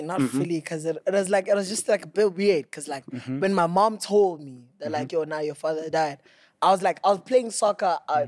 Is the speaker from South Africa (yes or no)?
yes; Pretoria, Gauteng, South Africa; I was born in Soshanguve. Mm-hmm. I was raised there for a little bit. You know, until primary school.